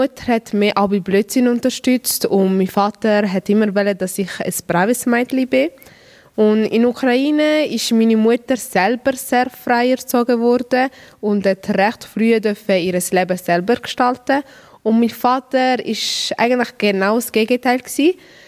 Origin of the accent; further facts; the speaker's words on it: Italy; now in Switzerland; Für mich ist auf emotionaler Ebene sicher Italien, weil ich dort meinen Charakter kennengelernt und entwickelt habe und auch die prägendsten Momente erlebt habe. Jedoch ist die Schweiz für mich auch eine Heimat, aber auf einer Alltag- und gesellschaftlichen Ebene